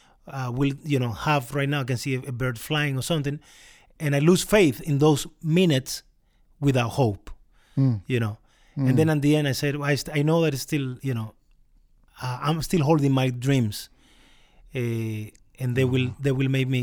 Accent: Cuba; now in Canada; I didn't listen to his music when I was growing up in Cuba.

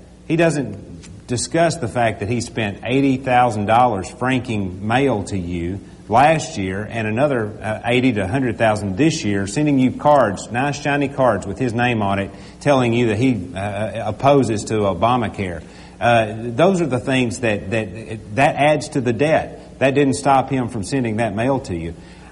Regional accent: Brookland, Arkansas, United States; I grew up in Brooklyn, which is about 10 miles away. I grew up in Craighead County. I understand the needs of the people in this part of the state

